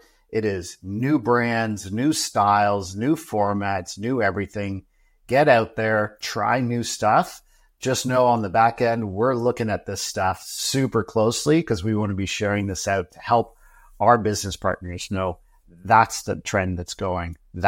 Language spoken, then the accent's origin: English; Ontario, Canada; I know I'm from Ontario. I say May 2-4